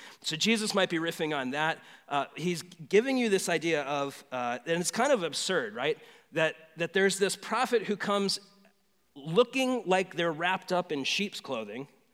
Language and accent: English; United States; So I am an American evangelical who has grown up in American evangelicalism